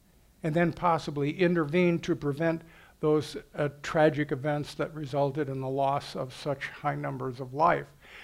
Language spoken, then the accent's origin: English; Chicago, Illinois, United States; Now, I will make a prediction. I'm from Chicago. I'll make a prediction.